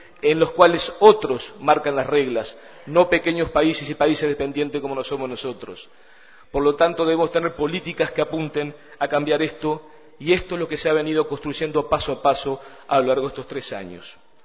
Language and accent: Spanish; Uruguay; poder como uruguayos tener política de Estado